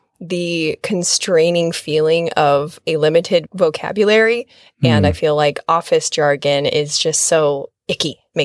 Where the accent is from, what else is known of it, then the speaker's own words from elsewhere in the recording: Nebraska, United States; I grew up in Nebraska, and we would come for 2 weeks every summer.